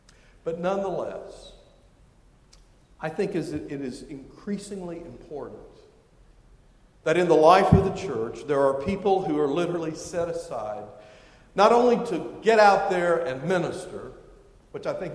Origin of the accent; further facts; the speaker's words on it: Richmond, Virginia, United States; In my hometown of Richmond, Virginia, There are a couple of churches that will not allow a minister to be a deacon.